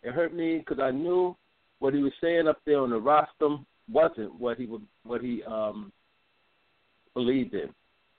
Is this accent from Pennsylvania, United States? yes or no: yes; Philadelphia, Pennsylvania, United States; I'm from Philadelphia.